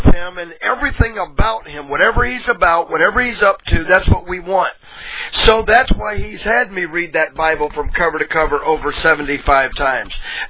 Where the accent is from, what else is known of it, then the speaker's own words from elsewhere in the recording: the South, United States; I'm from the South, and everybody, you know, so many people through the years have thought I was Southern Baptist.